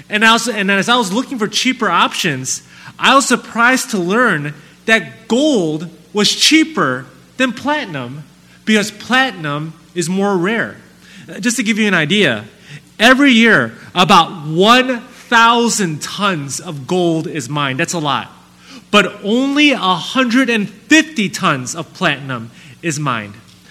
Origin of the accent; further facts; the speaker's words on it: Chicago, Illinois, United States; also born or lived in McKinley Park; I'm actually born and raised here in Chicago. I grew up in the Bridgeport neighborhood, but moved to McKinley Park in high school, and I have lived there ever since.